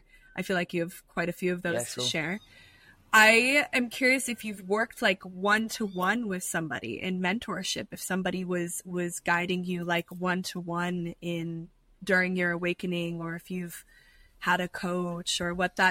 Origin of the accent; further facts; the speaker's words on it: Arizona, United States; also born or lived in Scottsdale; now in Costa Rica; I'm from Arizona.